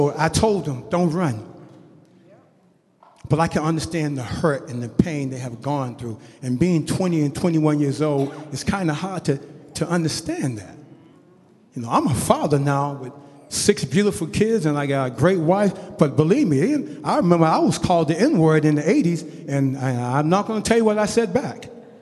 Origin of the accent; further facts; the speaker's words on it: Boston, Massachusetts, United States; One thing I give my mother credit of, growing up in Boston, Massachusetts, it was a little tough for us.